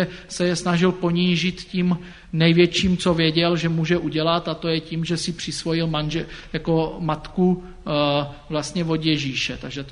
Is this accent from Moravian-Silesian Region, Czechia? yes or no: yes; Frýdlant nad Ostravicí, Moravian-Silesian Region, Czechia; já pocházím od Frýlantu nad Ostravicí z jedné vesničky.